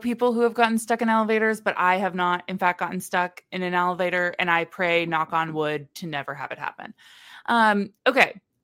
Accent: Midwest, United States; we are also from the Midwest where I feel like everybody invites everybody's to weddings.

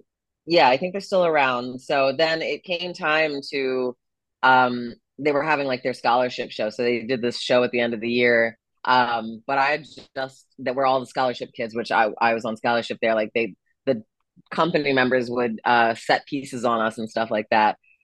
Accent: Columbia, Maryland, United States; So I am from Columbia, Maryland. It's a town like right outside of Baltimore, Maryland.

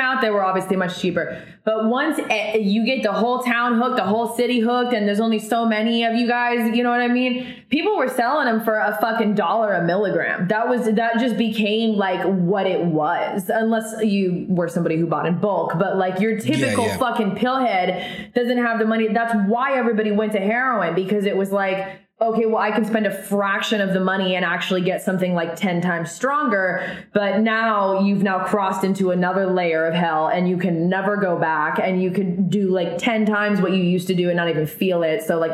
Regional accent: Oregon, United States; that's where I'm from Oregon. So it's like, it's a big fucking problem.

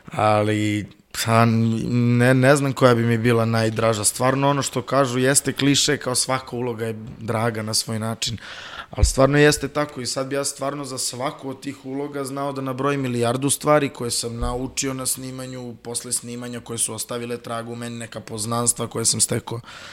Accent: Serbia; ja imam sreću da sam odrastao u Srbiji

